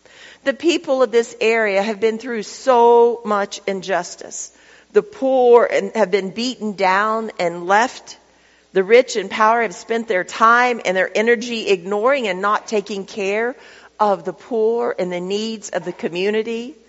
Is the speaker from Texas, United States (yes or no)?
yes; Lubbock, Texas, United States; I'm from Lubbock, so this looks like rolling hills